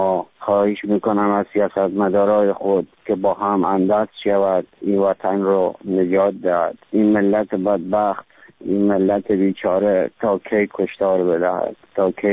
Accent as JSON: {"language": "Persian", "country": "Iran", "tie": "born or raised there", "said": "من 25 سال در ایران زندگی کردم، بزرگ شده ایرانم،"}